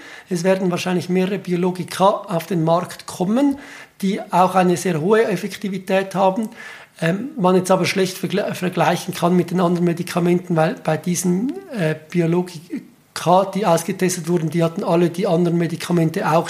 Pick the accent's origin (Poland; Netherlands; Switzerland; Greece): Switzerland; ich als Schweizer